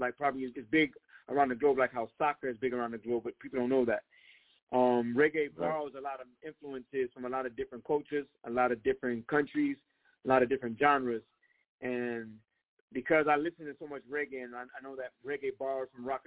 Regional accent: United States; me being Black American, raised in America, being inspired by a lot of rhythm and blues music

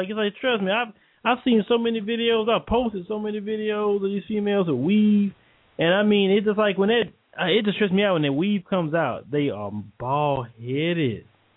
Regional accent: Port Arthur, Texas, United States; Like, I'm from Port Arthur. You know what I'm saying? You know … from Port Arthur? I'm from there.

